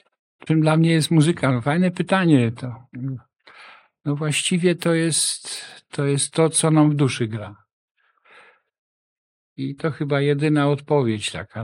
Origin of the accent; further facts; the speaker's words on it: Unierzyż, Masovian Voivodeship, Poland; born there; a ja się urodziłem w takim mieście, którego Niemiec nie jest w stanie wymówić, bo to jest Unierzyż.